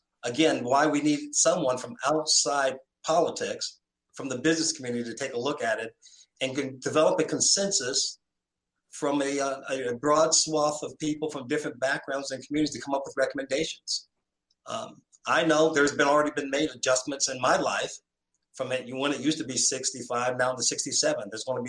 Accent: New York City, New York, United States; Again, I grew up in Harlem. This was my start in life.

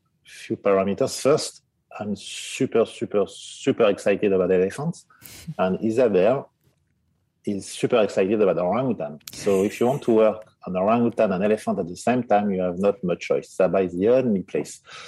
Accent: Paris, Île-de-France, France; born there; English is a second language; I'm French. This, I guess you can hear that straightforward. I was born in Paris. So Paris is not exactly a place where you see wildlife, isn't it? Because it's a large mega city.

